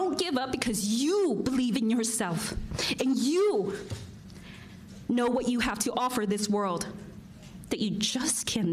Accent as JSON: {"language": "English", "country": "United States", "tie": "born there", "said": "This I know for sure because I was born poor in America"}